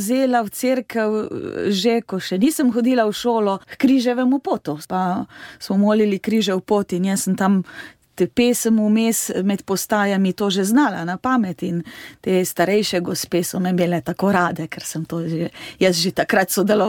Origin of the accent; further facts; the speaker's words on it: Prevalje, Carinthia, Slovenia; Torej, sem Korošica, moj rojstni kraj so Prevalje, delujem sicer na Ravnah na Koroškem, izhajam iz petčlanske družine, imam še dva starejša brata